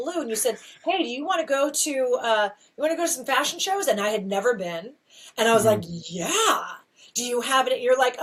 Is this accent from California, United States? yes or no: yes; Norco, California, United States; also born or lived in Long Beach; I was born in Long Beach, California, and lived in that Orange County area for the first 7 years. And then we moved to Norco, and which is this little cow town, an hour and about 15 minutes southeast of Los Angeles.